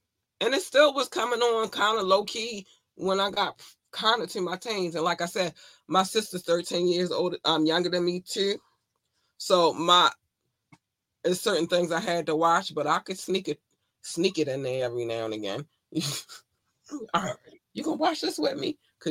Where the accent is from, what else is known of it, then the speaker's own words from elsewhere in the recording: North Carolina, United States; And I told y'all I'm from North Carolina, so it wasn't much.